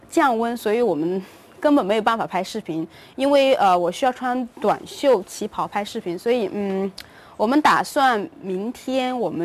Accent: Jiangxi, China; 这里的空气，包括这边的一个感觉，特别像我的老家江西省，因为这边其实也属于南方，到冬天的话也是属于湿冷。

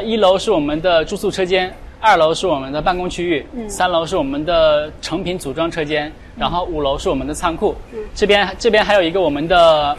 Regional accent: Jilin, China; now in Zhongshan, China; 我老家在吉林省。

